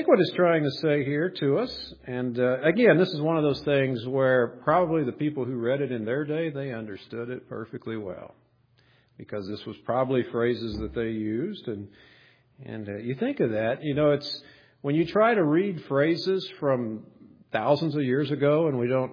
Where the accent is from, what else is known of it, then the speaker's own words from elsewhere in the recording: Oklahoma, United States; because it's all weird to me because I'm from Oklahoma.